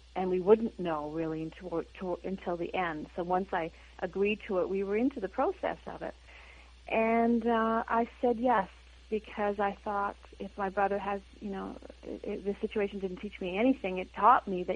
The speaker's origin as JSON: {"language": "English", "town": "Winnipeg", "region": "Manitoba", "country": "Canada", "tie": "born or raised there", "said": "Then it's going to Winnipeg, my hometown, in January for a 3-week run."}